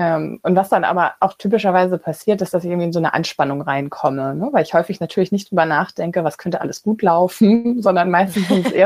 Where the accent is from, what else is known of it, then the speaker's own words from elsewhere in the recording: Northern Germany, Germany; now in Cologne, Germany; Ich bin allerdings ursprünglich ein Küstenkind, ich komme aus Norddeutschland